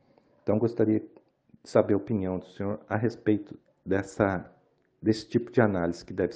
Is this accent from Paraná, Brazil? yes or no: yes; Paraná, Brazil; accent: north Paraná; now in Campinas, Brazil; eu falo de Campinas, porém meu sotaque é norte-paranaense.